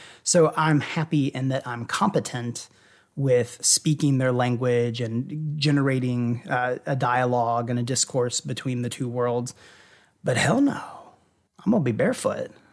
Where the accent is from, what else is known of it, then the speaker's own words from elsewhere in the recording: Louisville, Kentucky, United States; Okay, so within my background, I grew up in Louisville. I got a degree from the University of Louisville in biology